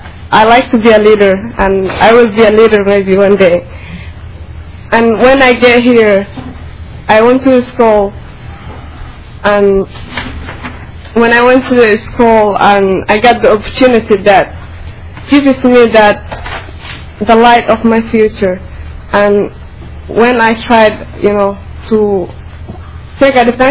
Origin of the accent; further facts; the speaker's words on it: Somalia; moved away; also born or lived in Kenya; I am from Somalia, and I left my country because of their school. There was a war, and I lived in Kenya